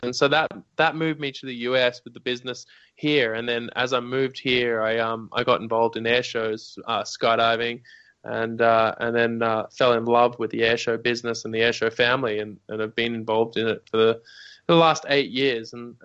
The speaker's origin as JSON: {"language": "English", "town": "Sydney", "region": "New South Wales", "country": "Australia", "lives_now": "California, United States", "said": "I'm from Sydney, Australia. I'm Australian. I've been living in California for about 10 years now"}